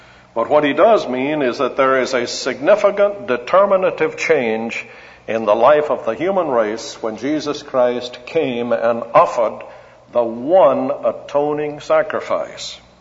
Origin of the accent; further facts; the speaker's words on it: Charleston, South Carolina, United States; I come from South Carolina and from Charleston